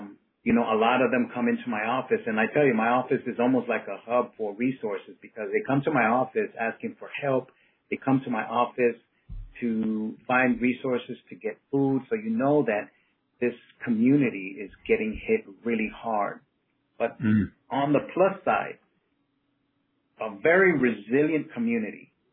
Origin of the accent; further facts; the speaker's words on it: New York City, New York, United States; now in Baltimore, United States; So, Bill, I was born in New York City. My dad is from the Dominican Republic, and my mom's from Peru. I came up in the New York City school system, met my wife in Baltimore.